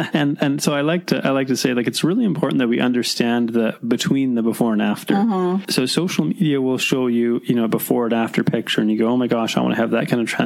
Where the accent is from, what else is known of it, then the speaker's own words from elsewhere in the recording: Mission, British Columbia, Canada; born there; I was born in Mission.